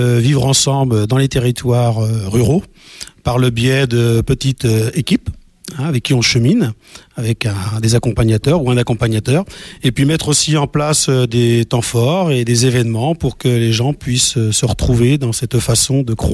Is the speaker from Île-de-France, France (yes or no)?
no; Angers, Pays de la Loire, France; Moi je suis natif d'Angers